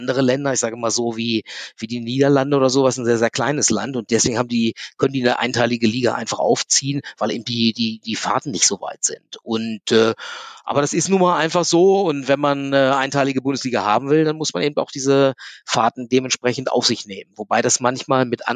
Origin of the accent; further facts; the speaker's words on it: Hanover, Lower Saxony, Germany; born there; Also ich bin ja gebürtiger Hannoveraner, deswegen habe ich mein Rugby-Spiel also in Hannover gelernt.